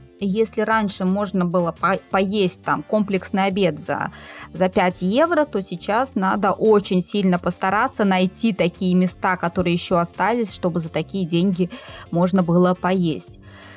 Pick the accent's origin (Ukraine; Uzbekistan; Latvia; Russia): Latvia; now in Portugal; Я из Латвии.